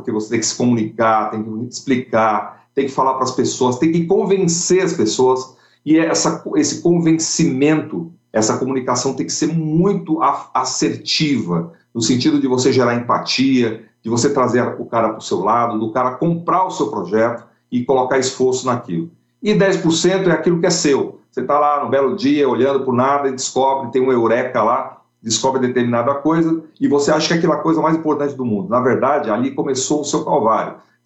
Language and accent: Portuguese; Amazon, Brazil; a gente morava numa cidadezinha pequena, e a gente avisava que ia para o interior da Amazônia, lá onde tinha o seringal da minha avó